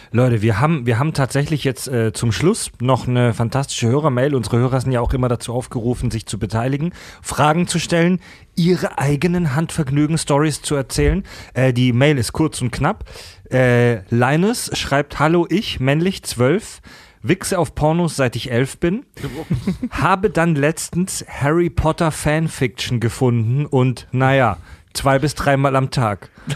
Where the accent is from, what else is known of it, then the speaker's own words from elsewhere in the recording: Pforzheim, Baden-Württemberg, Germany; In meiner Heimatstadt Pforzheim gibt es die Story auch